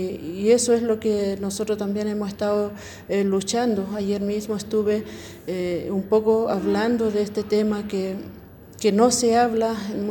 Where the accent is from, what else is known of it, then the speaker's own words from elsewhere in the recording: Araucanía, Chile; yo soy del territorio del Budi, soy lafkenche